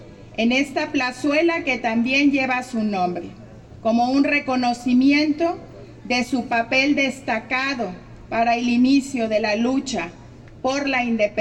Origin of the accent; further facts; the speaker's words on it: Mexico; nuestro compromiso como mexicanos y mexicanas para seguir impulsando a nuestro país